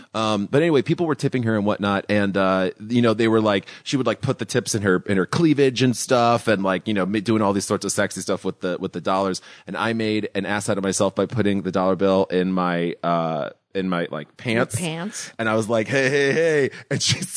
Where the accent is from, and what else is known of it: Chicago, Illinois, United States; born or raised there